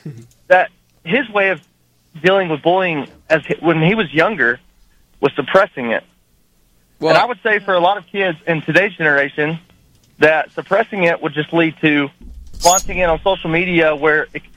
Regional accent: Alabama, United States

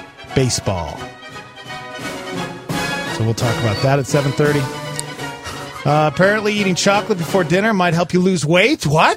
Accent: Montana, United States; Growing up in Montana, there was we had a lot of Amish, a lot of Mennonites.

